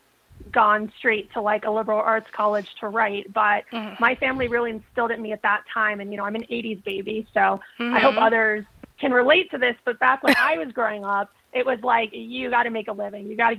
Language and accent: English; Florida, United States; So I grew up in South Florida.